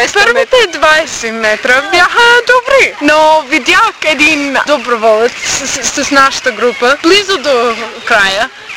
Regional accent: Wisconsin, United States; Bulgarian is a second language; За едно момиче от малко градче в Уисконсин, това ще е малко различно.

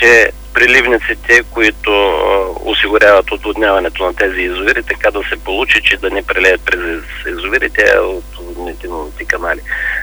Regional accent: Southern Bulgaria, Bulgaria; не заради това, че сме от Южна България ние

